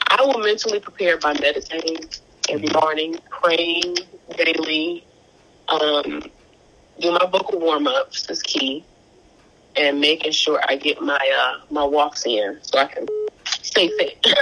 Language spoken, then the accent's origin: English; Detroit, Michigan, United States; Because I'm from Detroit, you know, she's from Detroit.